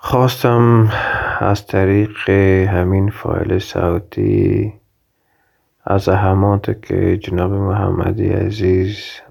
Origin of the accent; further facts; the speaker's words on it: Afghanistan; من اصالتا از افغانستان هستم.